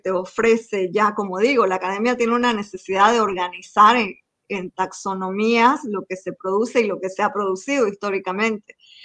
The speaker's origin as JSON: {"language": "Spanish", "town": "Montero", "region": "Santa Cruz", "country": "Bolivia", "said": "soy de Montero, muy de provincia"}